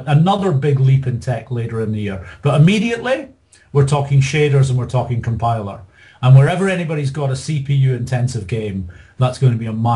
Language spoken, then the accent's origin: English; Dundee, Scotland, United Kingdom; accent: Dundee; now in England; I live 500 miles away. I live in England, so I've lost a bit of my Dundee accent.